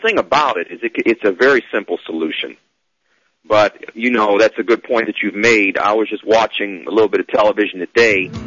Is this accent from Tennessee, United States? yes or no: no; Ann Arbor, Michigan, United States; I also received a call from the Ann Arbor News. That's my local paper, my hometown.